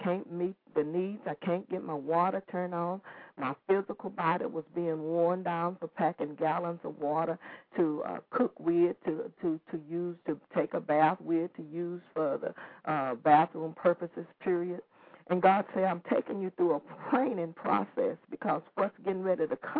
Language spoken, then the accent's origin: English; Texas, United States; I had lived in this, I'm from Texas, and I had lived in Texas. My mom left me a home.